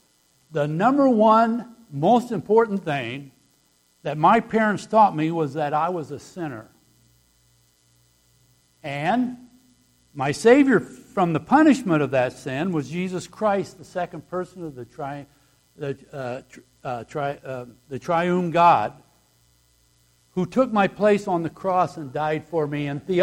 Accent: Elston, United States; We grew up in Elston, just west of here.

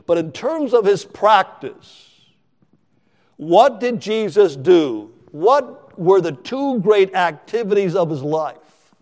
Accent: Canada; I grew up in Canada

